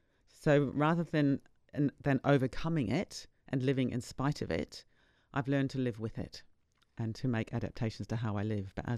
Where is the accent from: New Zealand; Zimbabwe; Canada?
New Zealand; Wellington; moved away as an adult; now in United Kingdom; Yeah, I'm a Kiwi girl. I was born in Wellington in 1959, and then I left when I was 30. To move to the UK to live in a Buddhist retreat centre for women.